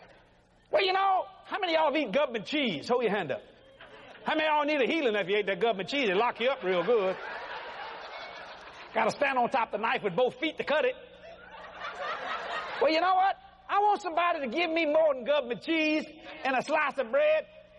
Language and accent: English; Louisiana, United States; You see, ladies and gentlemen, I'm from South Louisiana.